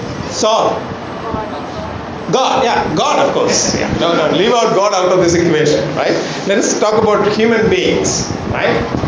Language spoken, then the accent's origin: English; India; you know, we are all Indian, so let me pick up an Indian.